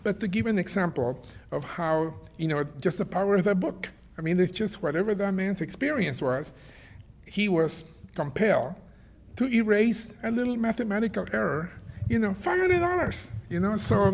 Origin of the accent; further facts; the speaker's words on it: Peru; moved away; when I came from Peru, I missed the plane that came to, you know, so I ended up in Miami.